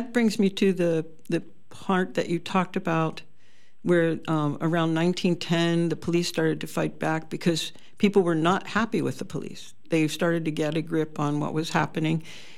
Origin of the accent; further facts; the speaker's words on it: Pennsylvania, United States; I grew up in the Pittsburgh area.